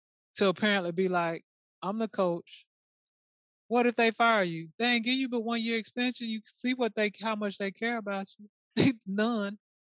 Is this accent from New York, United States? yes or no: no; Tennessee, United States; I gotta find somebody to root for, and it might as well be in my home state. Go Grizzlies!